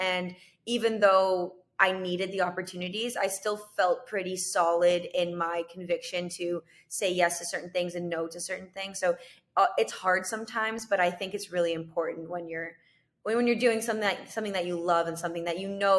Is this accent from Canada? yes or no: yes; Canada; I'm from Canada.